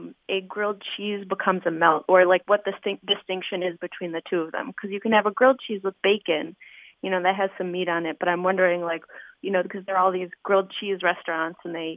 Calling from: Highland Park, Illinois, United States; I'm calling from Highland Park, Illinois.

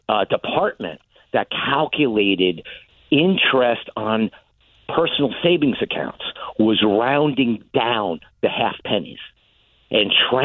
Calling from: West Orange, New Jersey, United States; also born or lived in New York City; I'm in West Orange, New Jersey.

